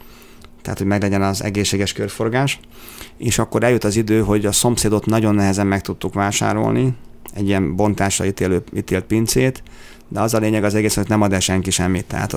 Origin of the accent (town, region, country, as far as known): Tata, Komárom-Esztergom, Hungary